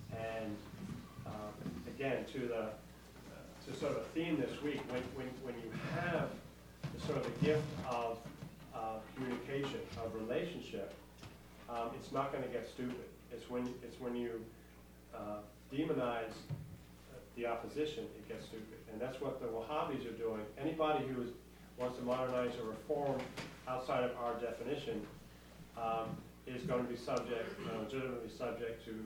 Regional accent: England, United Kingdom; born there; I was born in England, and her English is better than mine.

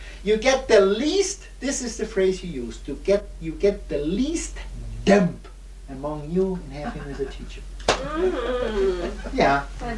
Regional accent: Ijuí, Rio Grande do Sul, Brazil; born there; English is a second language; I was born in Ixhuí, a small town interior of Riganzul.

